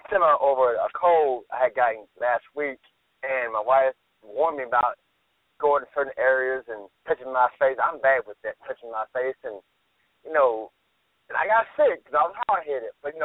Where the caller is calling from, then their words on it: Arkansas, United States; Arkansas.